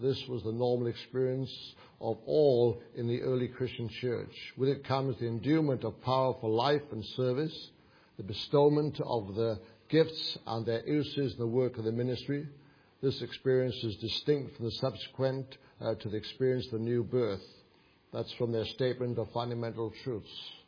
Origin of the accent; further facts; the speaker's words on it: Wales, United Kingdom; My hometown in Wales is probably 33, maybe 40 odd thousand now.